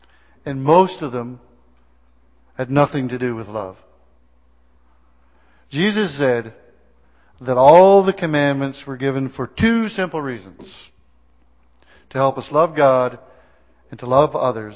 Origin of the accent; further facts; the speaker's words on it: Brighton, Ontario, Canada; moved away as an adult; I was born in Brighton, Ontario, midway between Toronto and Kingston, and spent the first 19 years of my life there.